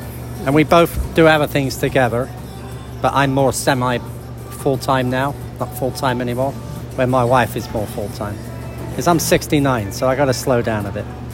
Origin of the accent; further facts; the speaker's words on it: London, United Kingdom; now in Redwood City, United States; originally I'm from London, England. And I started in Redwood City about 24 years ago. When I was a lot younger, I was in my 40s then. Now I'm in my late 60s.